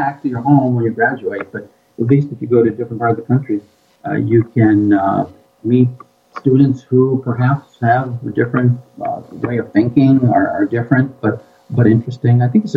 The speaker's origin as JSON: {"language": "English", "region": "New York", "country": "United States", "tie": "born or raised there", "moved": "yes", "lives_now": "Minnesota, United States", "said": "I grew up in New York, even though I'm in Minnesota now, and I never heard of some of the really great schools out here."}